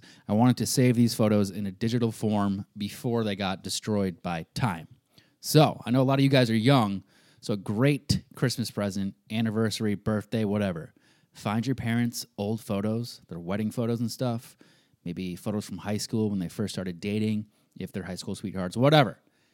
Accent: Ireland; We're Irish.

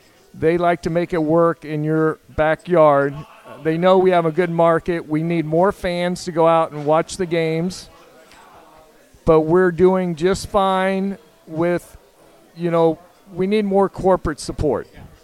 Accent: St. Petersburg, Florida, United States; I was born and raised in St. Pete. Left right after high school, said I'll never live in this town.

